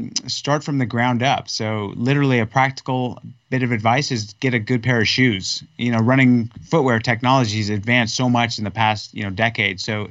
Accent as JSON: {"language": "English", "region": "California", "country": "United States", "said": "Well, I'm from California. I'm a surfer."}